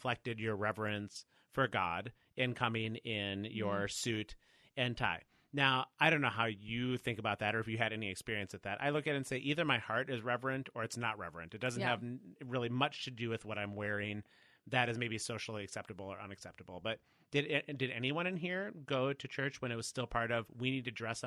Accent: Wisconsin, United States; I was from Wisconsin, so I do understand.

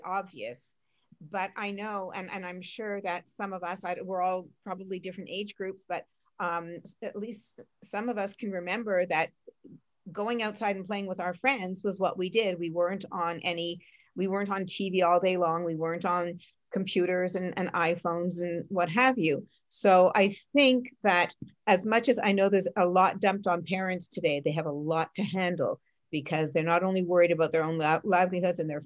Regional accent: Montreal, Quebec, Canada; you know, I'm from Montreal, I know how cold it can be.

